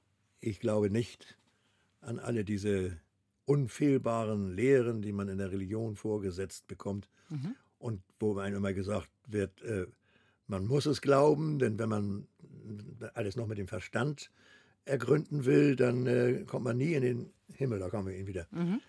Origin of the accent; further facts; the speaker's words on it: Hamburg, Germany; als ich im Wilden Kaiser als Hamburger das Totenkirchhöhl bestiegen habe.